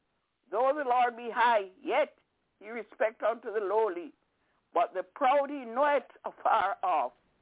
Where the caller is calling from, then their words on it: Albany, New York, United States; I'm calling from Albany in New York.